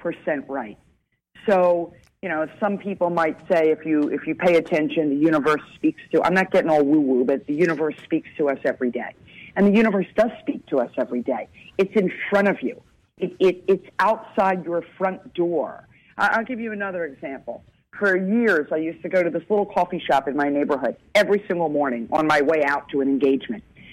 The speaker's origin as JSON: {"language": "English", "town": "Philadelphia", "region": "Pennsylvania", "country": "United States", "said": "I'm from Philadelphia. I'm coming back into 30th Street Station in Philadelphia."}